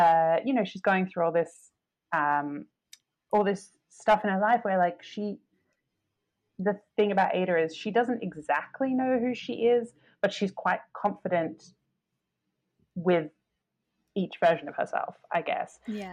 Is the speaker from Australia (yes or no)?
yes; Australia; now in United Kingdom; there is something unique about the experience as an Australian of like dating British people.